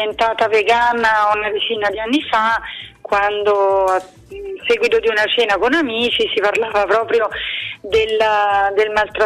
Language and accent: Italian; Trieste, Friuli-Venezia Giulia, Italy; now in Rome, Italy; Sono originaria di Trieste, ma vivo tra Roma e Milano.